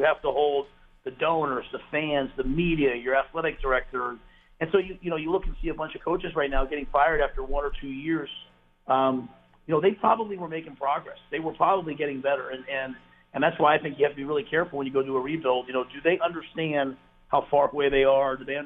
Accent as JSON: {"language": "English", "town": "New York City", "region": "New York", "country": "United States", "tie": "born or raised there", "also_born_or_lived": "Pennsylvania", "said": "I grew up in New York City and I lived in Pennsylvania. I'm maybe not from Texas"}